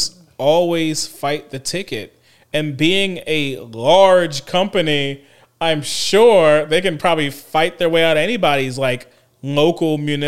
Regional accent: New Orleans, Louisiana, United States; I'm from New Orleans. That's commonplace.

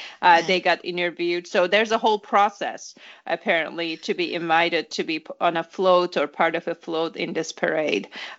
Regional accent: Turkey; Given I am from Turkey.

